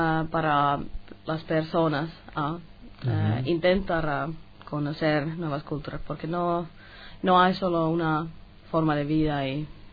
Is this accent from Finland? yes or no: yes; Finland; Spanish is a second language; Soy de Finlandia, norte de Europa.